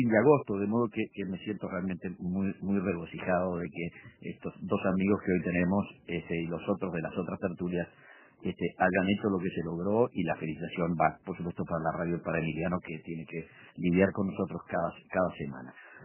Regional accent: Uruguay; como ciudadano uruguayo, me quedé absolutamente regocijado

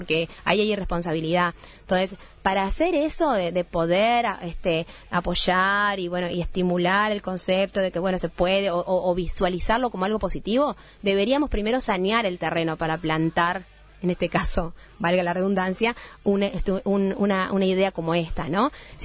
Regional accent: Uruguay; nosotros somos, el uruguayo somos personas inteligentes, somos pocos

